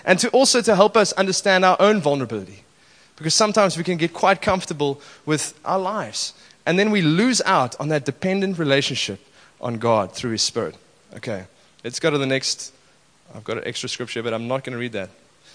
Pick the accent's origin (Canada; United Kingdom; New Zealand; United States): United Kingdom; England; I'm an English person, so I went to Boston Primary School, and we always used to play against Tuitius Large School.